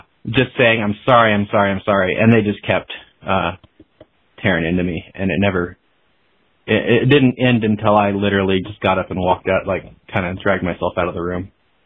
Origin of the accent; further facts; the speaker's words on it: Pacific Northwest, United States; And, I was also from the Northwest. So … was like the dominant cultural influence of the whole region.